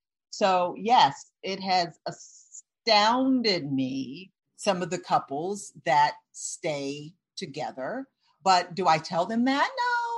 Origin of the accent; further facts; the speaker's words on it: Detroit, Michigan, United States; So when I grew up in Detroit, Michigan.